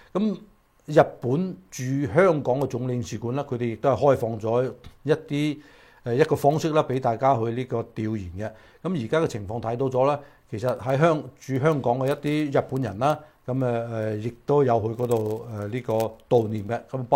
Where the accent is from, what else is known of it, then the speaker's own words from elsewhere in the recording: China; 我因為我哋中國人勤勞啊嘛，係嘛？